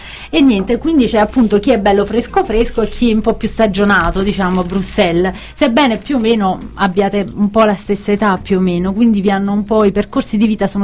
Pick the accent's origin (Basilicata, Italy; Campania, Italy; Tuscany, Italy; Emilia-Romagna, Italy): Campania, Italy; Caserta; che io sono casertana, quindi dai, a volte mi vanto anche un po' di essere napoletana, sebbene non lo sia